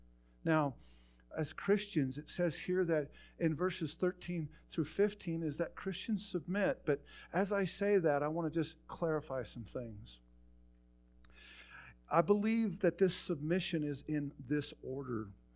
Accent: Dutton, Montana, United States; Here's something sweet out of my hometown of Dutton, Montana.

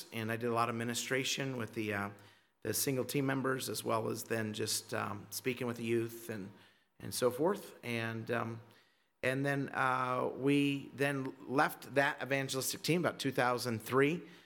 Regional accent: Twin Falls, Idaho, United States; also born or lived in San Jose, United States; So I grew up in Twin Falls, and I was born in California, San Jose, and my parents about

